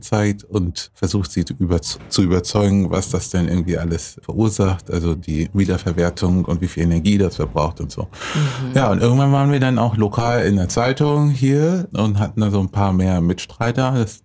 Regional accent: Lower Saxony, Germany; Ja, und dann bin ich in Südniedersachsen aufgewachsen, in einem kleinen Ort bei Göttingen

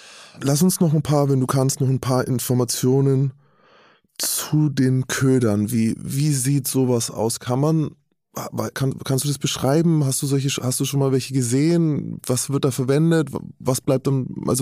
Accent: Bavaria, Germany; weil ich bin aufgewachsen in Bayern und ich bin eng befreundet mit Jägern und Anglern und all dem.

